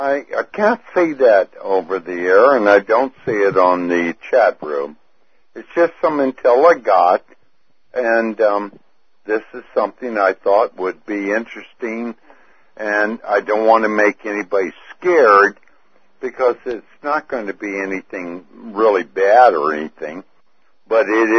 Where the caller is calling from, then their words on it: Sacramento, California, United States; from Sacramento, California.